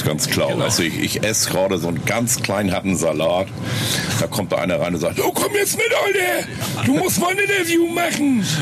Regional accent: Kiel, Schleswig-Holstein, Germany; born there; Nee, ich bin nicht Hamburger, ich bin im Kiel geboren.

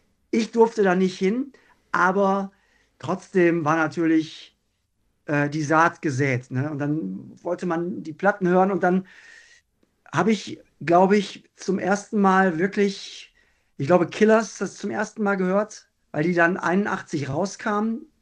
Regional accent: North Rhine-Westphalia, Germany; ich komme ja aus dem Ruhrgebiet

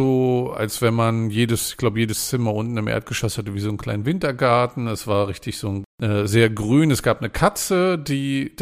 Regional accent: Northern Germany, Germany; was ich als Norddeutscher ganz gut finde.

